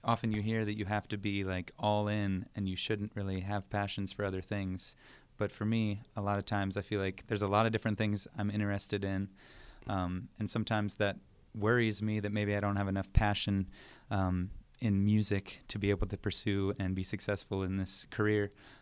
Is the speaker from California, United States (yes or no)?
no; Moon Township, Pennsylvania, United States; So I grew up in Moon Township out by the airport, about 20 minutes from the city.